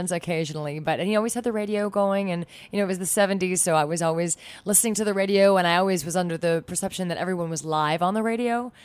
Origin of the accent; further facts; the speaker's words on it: Pittsburgh, Pennsylvania, United States; he'd play the electric guitar in the basement when I was growing up in Pittsburgh.